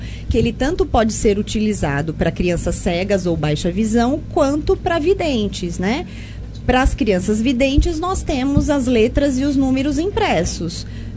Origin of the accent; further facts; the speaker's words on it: Monte Alto, São Paulo, Brazil; also born or lived in London / Atibaia / Itatiba; Aqui em Monte Alto eu estou há 2 anos. Eu sou de Monte Alto, mas eu morei fora por muito tempo, sempre lecionando